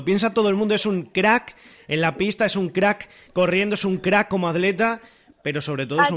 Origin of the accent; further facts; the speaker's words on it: Extremadura, Spain; Tú sabes que yo soy también de la Campiña Sur.